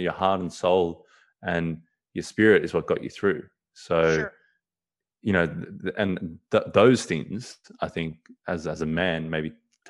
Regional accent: Johannesburg, Gauteng, South Africa; now in Australia; But when I came from South Africa, Johannesburg, and long story short, I came over to Australia and, you know, left my whole South African family.

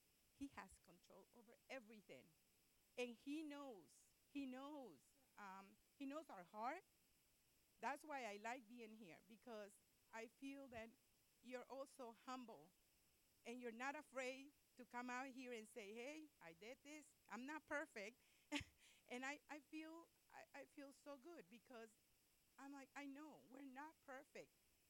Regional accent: Managua, Nicaragua; I'm from Nicaragua, and when I was about 6 years old, we had the worst earthquake, it was back in '72 in Nicaragua. And it destroyed completely the country, especially Managua, where I was, where my home was.

